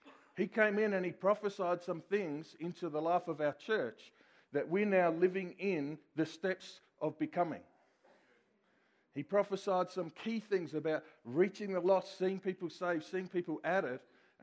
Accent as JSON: {"language": "English", "country": "Australia", "said": "Yes, I'm Australian, and we talk funny."}